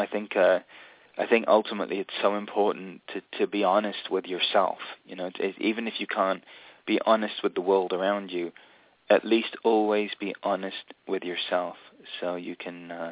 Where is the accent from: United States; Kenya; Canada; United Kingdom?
United Kingdom; England; born there; I was Indian. I was born in England, but I was Indian, and but I was never really accepted for being English, actually.